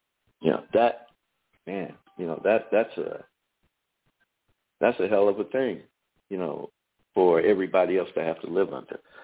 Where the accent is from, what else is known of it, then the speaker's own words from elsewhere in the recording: Charlottesville, Virginia, United States; You know, I'm from Charlottesville, Virginia, and I know the issues that happen in the school system.